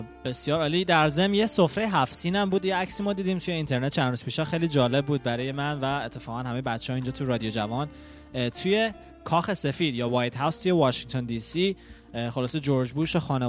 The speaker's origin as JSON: {"language": "Persian", "country": "Iran", "said": "ما ایرانی ها که خارج از ایران هستیم"}